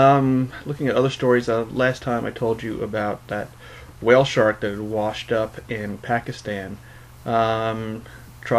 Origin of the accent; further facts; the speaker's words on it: New York, United States; The biggest thing going on right now is here in my home state of New York.